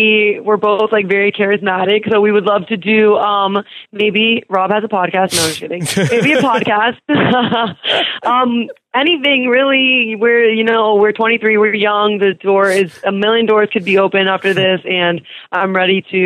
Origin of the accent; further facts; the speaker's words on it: Miami, Florida, United States; I was born and raised in Miami, grew up there.